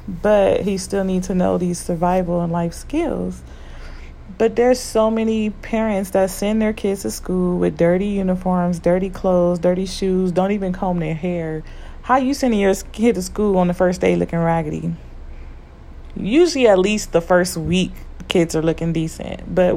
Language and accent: English; Compton, California, United States; I grew up in Compton, California. We didn't have to have no shooting drills. We just only had to have earthquake drills.